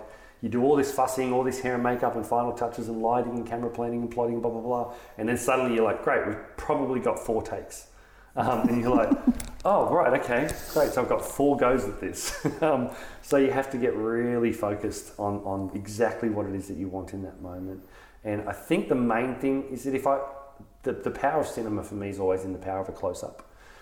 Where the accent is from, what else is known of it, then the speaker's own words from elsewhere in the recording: Australia; But as Australian films, we don't do that enough.